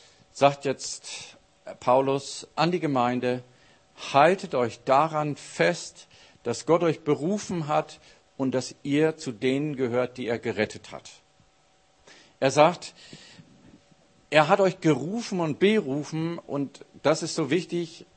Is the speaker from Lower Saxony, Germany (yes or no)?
yes; Lower Saxony, Germany; In Norddeutschland, da wo ich herkomme aus Ostfriesland, da gibt es einen Spruch